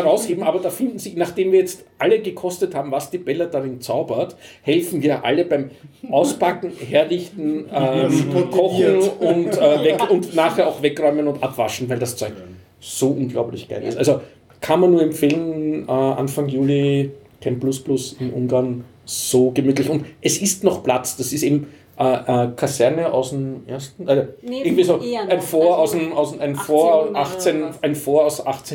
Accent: Vienna, Austria; Und als Wiener hat man ja einen gewissen Ruf.

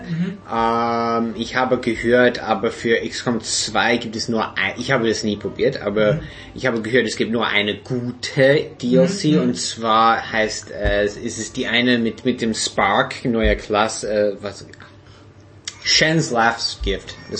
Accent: United States; ich bin Amerikaner.

